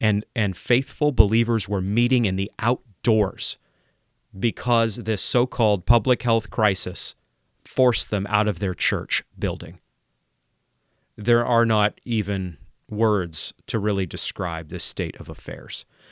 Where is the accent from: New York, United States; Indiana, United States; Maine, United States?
Maine, United States; I vacationed a few times in Quebec growing up in Maine.